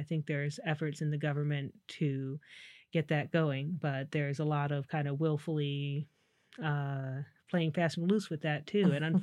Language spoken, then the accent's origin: English; Michigan, United States; I grew up in Southwest Michigan, among the apple trees and the peach trees, swimming in the beach on the beach of Lake Michigan. Home turf.